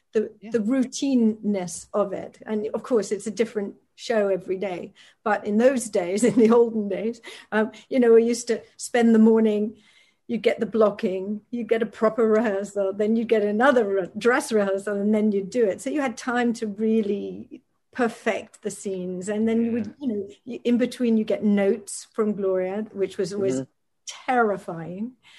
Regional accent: United Kingdom; clocked that I was actually British. I think I said something on the way out that was, you know, my usual accent.

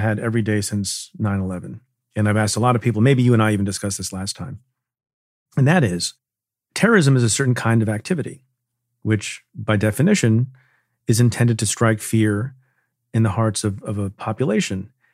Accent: New York City, New York, United States; But as an American, as a New Yorker, I think that would have brought the city to its knees

